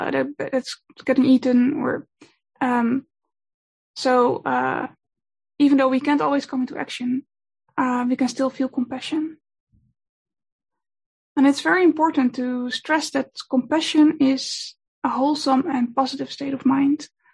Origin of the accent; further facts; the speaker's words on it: Netherlands; English is a second language; I'm from the Netherlands.